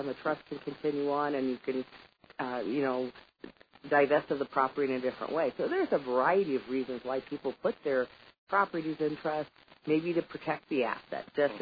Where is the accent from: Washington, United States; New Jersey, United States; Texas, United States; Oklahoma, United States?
Washington, United States; Seattle; I just looked at a Seattle property, and someday, I'd like to have an extra house at in my hometown.